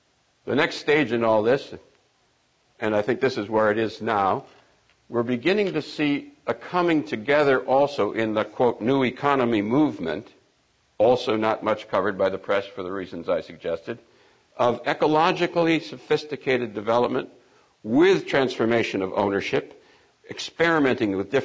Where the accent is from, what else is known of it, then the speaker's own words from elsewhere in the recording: Racine, Wisconsin, United States; very American, very down home. I'm from Racine, Wisconsin.